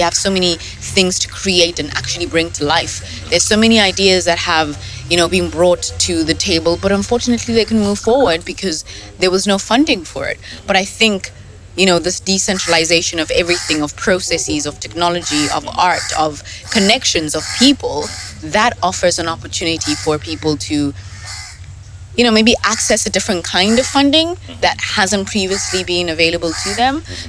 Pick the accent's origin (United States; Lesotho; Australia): Lesotho; You know, I'm from Lesotho